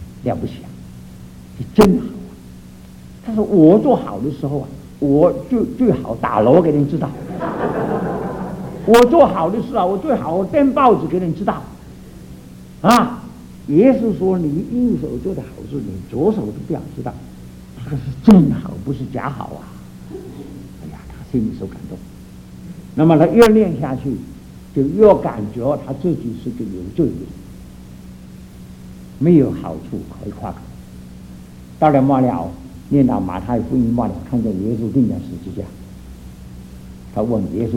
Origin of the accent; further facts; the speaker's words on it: Fujian, China; also born or lived in Guangdong; 我们在福建去广东，天天都盼望家里有信